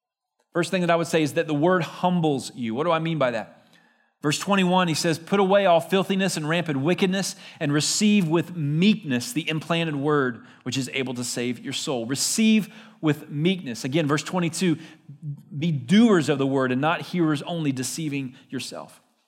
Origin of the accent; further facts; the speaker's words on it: Leesburg, United States; I grew up in Leesburg, and from a very young age, T-ball all the way through high school, played baseball.